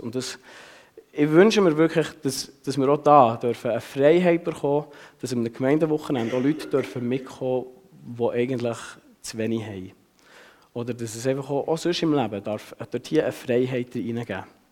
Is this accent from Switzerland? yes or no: yes; Switzerland; wir reden ja nicht so gerne über Geld als Schweizer